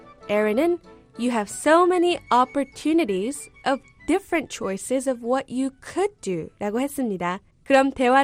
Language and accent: Korean; United States; 미국에서 자란 제가 봐도 미국은 역시 기회의 땅이라는 생각이 듭니다.